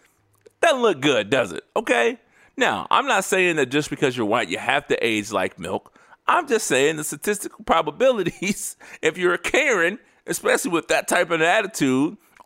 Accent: Indianapolis, Indiana, United States; See, I'm from Indianapolis, right? I'm a Pacers fan.

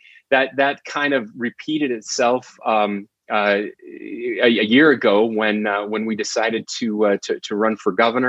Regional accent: Utah, United States; we needed to come back to the farms where we grew up in San Pete County, both of us, and to raise our kids here.

